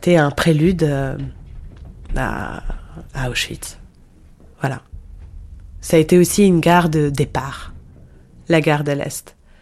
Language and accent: French; Paris, Île-de-France, France; born there; je suis née en 81 à Paris. Je suis née dans une famille assez française, avec toutefois la particularité d'une branche maternelle qui venait de l'Est.